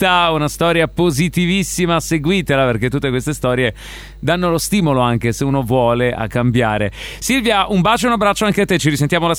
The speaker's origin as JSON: {"language": "Italian", "town": "Milan", "region": "Lombardy", "country": "Italy", "said": "Perché io sono milanese, il problema è quello"}